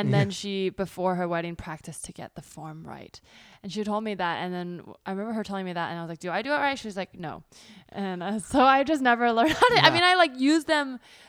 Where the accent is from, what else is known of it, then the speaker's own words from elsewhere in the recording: California, United States; because I grew up in the Bay, so very much surrounded by Asian people.